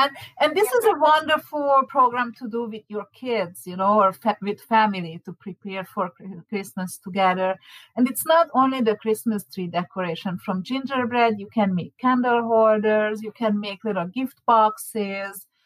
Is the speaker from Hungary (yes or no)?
yes; Hungary; I'm from Hungary. We didn't grow up with the peanut butter.